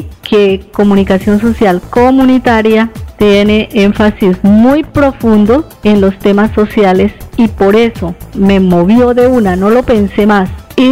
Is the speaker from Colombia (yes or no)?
yes; Colombia; me hacen sentir que soy una colombiana honesta